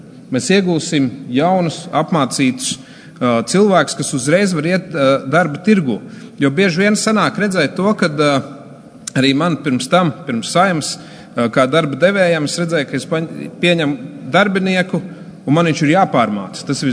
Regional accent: Valmiera, Valmiera Municipality, Latvia; par cik es no Valmieras puses

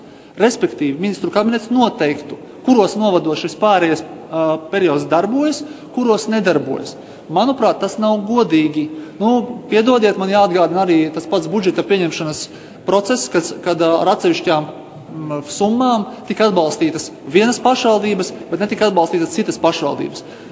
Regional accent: Dagda Municipality, Latvia; manā dzimtajā novadā, Dagdas novadā, ir divas skolas

